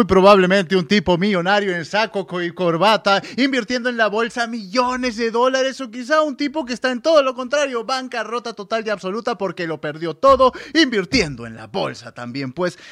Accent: Peru; como siempre acompañándolos, vengo desde Perú

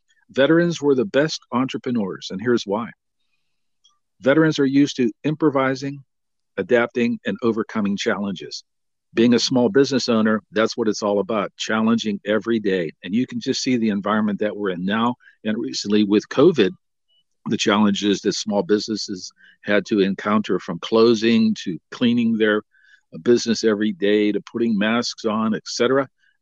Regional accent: McKeesport, Pennsylvania, United States; I grew up in the McKeesport area, about 20 miles south of Pittsburgh.

